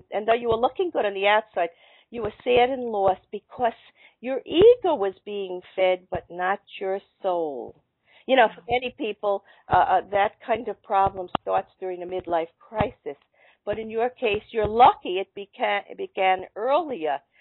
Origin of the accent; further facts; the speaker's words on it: Brooklyn, New York, United States; And I grew up in Brooklyn and at the same time in a middle-class family.